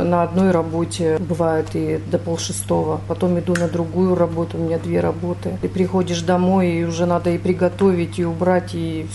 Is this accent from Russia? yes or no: yes; Sladkovo, Tyumen Oblast, Russia; born there; Да, сразу я родилась в Сладково.